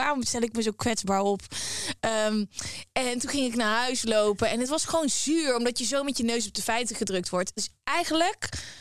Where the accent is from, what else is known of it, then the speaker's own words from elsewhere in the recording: North Brabant, Netherlands; Ik ben echt een Brabander.